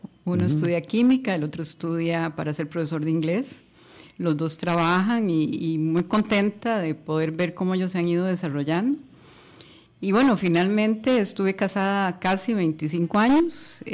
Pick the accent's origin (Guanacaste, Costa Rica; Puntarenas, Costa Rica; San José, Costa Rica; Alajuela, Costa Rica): San José, Costa Rica; Escazú; moved away; also born or lived in Bolivia; en Escazú, nosotros, uh-huh, somos brujos, uh-huh, en Escazú. Ahí crecimos, estudié en el Colegio del Pilar